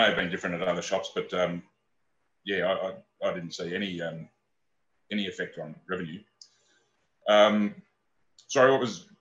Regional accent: Melbourne, Victoria, Australia; I'm from Melbourne in Victoria.

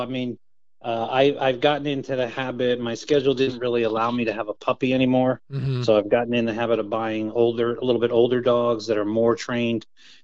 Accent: New Jersey, United States; now in North Carolina, United States; I'm from New Jersey originally, and I grew up with them.

